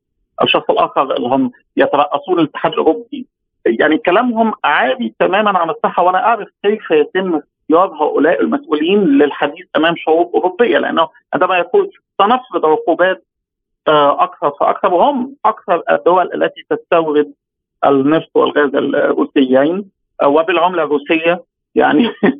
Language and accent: Arabic; Egypt; وأنا من مصر طبعا